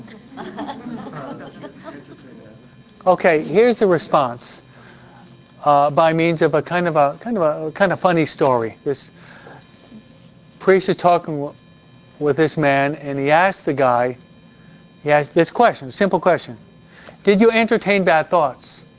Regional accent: New York, United States; It was a New Yorker, we're from New York, St. Elizabeth Ann Seton.

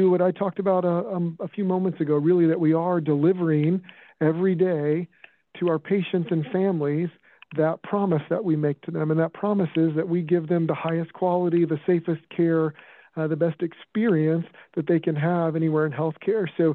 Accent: Midwest, United States; I came from the Midwest. That's where I grew up and did all my training, so to speak, in medicine.

